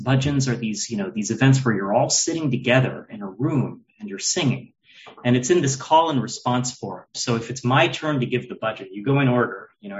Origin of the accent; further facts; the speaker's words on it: Houston, Texas, United States; I grew up in Houston, and, on special occasions, we'd drive an hour to this temple